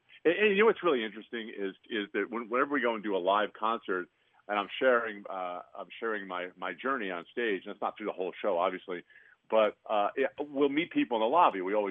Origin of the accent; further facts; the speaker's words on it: New York, United States; I did. I grew up on Long Island, and I listened to Cousin Brucey and Dan Ingram